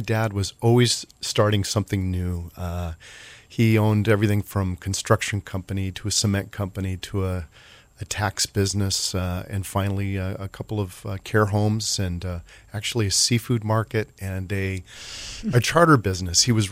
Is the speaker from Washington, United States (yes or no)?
yes; Seattle, Washington, United States; As you alluded to, Danny, I grew up in Seattle.